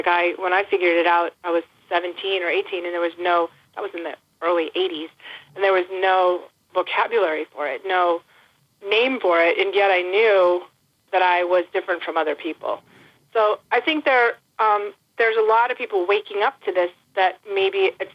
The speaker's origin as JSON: {"language": "English", "town": "Boston", "region": "Massachusetts", "country": "United States", "tie": "born or raised there", "said": "Now, in the 60s and 70s, I grew up outside Boston, you know, here in Massachusetts."}